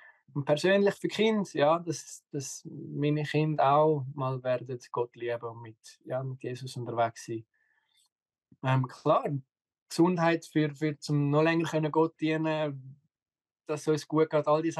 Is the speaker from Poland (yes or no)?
no; Switzerland; was nicht immer einfach ist, ist gerade als Schweizer. Oder als Schweizer wirst du trainiert, 18 Jahre zum unabhängig sein.